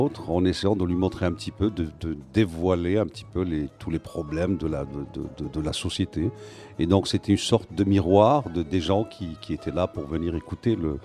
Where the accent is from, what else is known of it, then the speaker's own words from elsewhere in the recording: Algiers, Algiers Province, Algeria; Je suis d'Alger, je suis natif d'Alger.